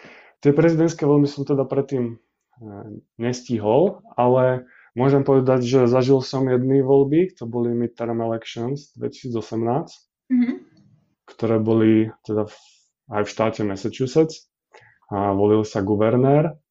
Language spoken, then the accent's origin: Slovak; Banská Bystrica, Banská Bystrica Region, Slovakia; pochádzam z najkrajšieho mesta Banská Bystrica